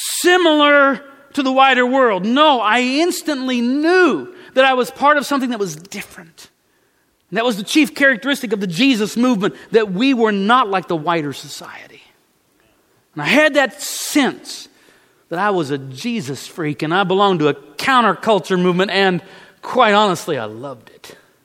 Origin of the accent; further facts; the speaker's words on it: Savannah, Missouri, United States; Hickory, Savannah, Missouri. They changed the name of the street to 14th Street. That's a boring name. I grew up on Hickory Street. 104 South Hickory, down in the basement.